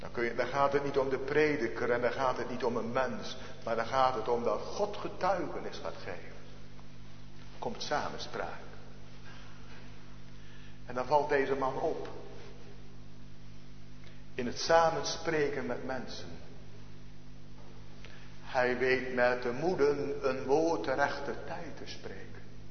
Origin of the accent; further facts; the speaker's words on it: Genemuiden, Overijssel, Netherlands; Ik weet dat nog heel goed uit mijn kinderjaren in Genemuiden, daar wist ik ze te wonen. Als kind.